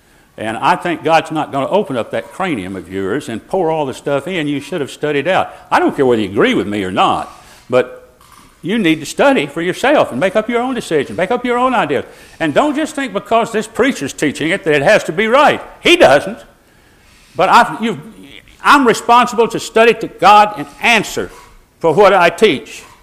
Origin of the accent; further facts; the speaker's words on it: Ireland; I'd make a good one, I'm full of blarney, I'm Irish.